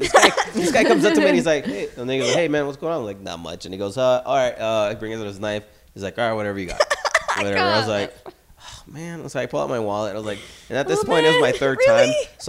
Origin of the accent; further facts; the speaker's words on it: Pacoima, California, United States; So I'm from Pacoima. Yeah. And feel free to Google it if you want. There's a lot of violence.